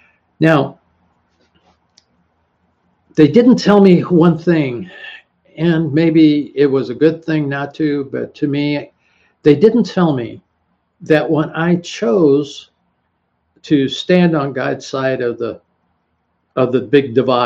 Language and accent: English; Los Angeles, California, United States; And growing up in Los Angeles, and actually went to high school in Hollywood